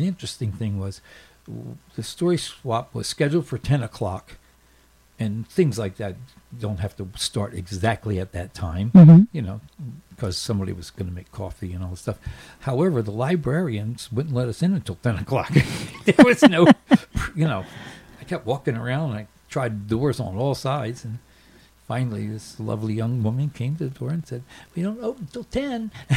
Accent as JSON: {"language": "English", "town": "Baltimore", "region": "Maryland", "country": "United States", "tie": "born or raised there", "said": "Well, I'm from Baltimore, so I pronounce things just the way we did when I was a kid."}